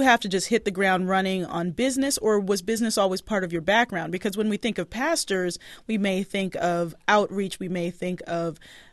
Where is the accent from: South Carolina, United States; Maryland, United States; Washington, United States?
Maryland, United States; Baltimore; Leon, as you may or may not know, I'm from Baltimore, very familiar with Our Daily Bread.